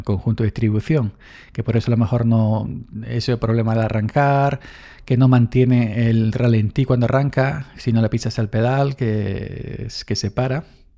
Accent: Andalusia, Spain; de más para allá de Córdoba hasta mi pueblo, aquí en el sur de Córdoba

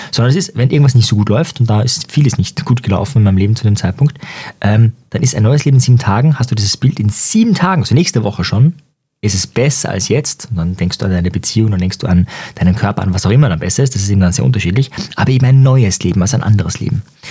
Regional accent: Austria; Und bei uns in Österreich ist es auch so, dass 5 dann die schlechteste Note ist

